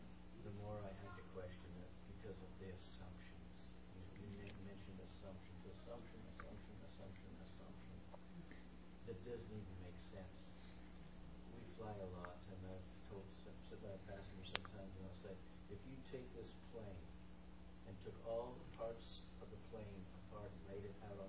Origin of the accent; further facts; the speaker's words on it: Boulder, Colorado, United States; I grew up in Boulder, Colorado